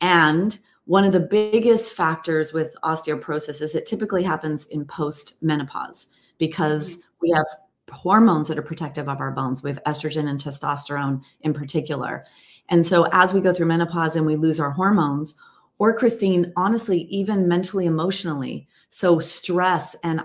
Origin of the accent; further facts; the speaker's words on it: United States; My parents are Scottish. I'm actually 100% Scottish. I was born and raised in America, but all my blood is in the UK.